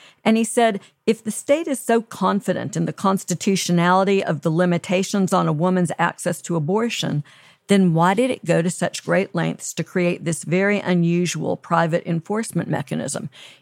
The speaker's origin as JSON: {"language": "English", "town": "Los Angeles", "region": "California", "country": "United States", "tie": "born or raised there", "said": "You know, I grew up in Los Angeles, so I go home to see family."}